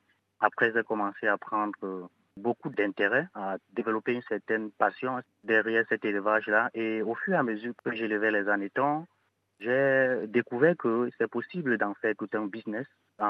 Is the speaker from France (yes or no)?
no; Cameroon; très prisés chez nous ici, au Cameroun, et comme partout d'ailleurs en Afrique et même dans le monde. Chez nous au Cameroun, déjà, on les appelle le phosphe.